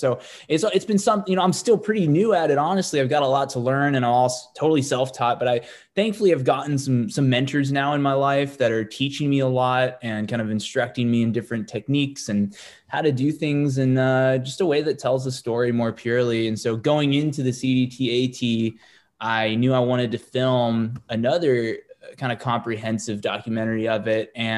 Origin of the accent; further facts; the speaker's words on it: Kenya; when I was growing up in Kenya